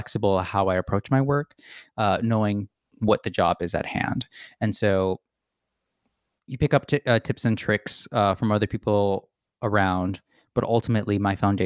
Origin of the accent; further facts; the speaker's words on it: Jersey City, New Jersey, United States; I was born and raised in Jersey City. I lived in I lived in Union City for a long time. And I was a 15-minute bus ride from New York.